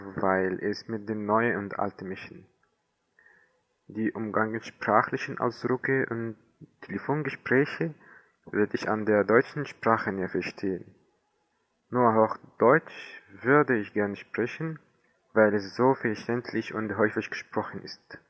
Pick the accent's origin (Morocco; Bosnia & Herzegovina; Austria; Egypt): Egypt; Cairo, Cairo Governorate; German is a second language; Ich komme aus Kairo, Ägypten. Im Jahr 1992 bin ich geboren.